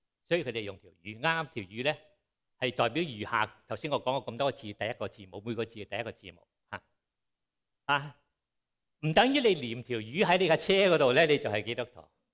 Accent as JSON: {"language": "Chinese", "country": "Hong Kong", "tie": "born or raised there", "moved": "yes", "said": "我很小时候在香港，我1968年离开香港"}